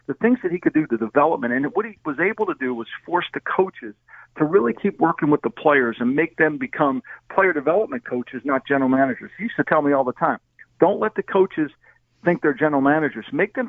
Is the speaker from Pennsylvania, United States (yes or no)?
no; New Jersey, United States; Al was such a part of my study as a kid growing up in New Jersey